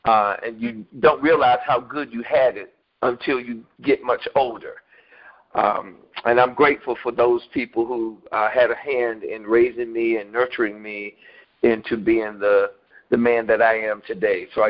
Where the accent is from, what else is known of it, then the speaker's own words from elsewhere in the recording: Erwin, North Carolina, United States; Actually, I'm from Irwin, which is right down the street from Bun Level, in a little community called Riverside.